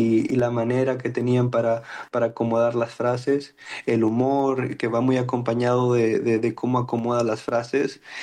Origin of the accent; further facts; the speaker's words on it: Cabo San Lucas, Baja California Sur, Mexico; como yo soy de Cabo San Lucas, hubo una conexión completamente ahí directa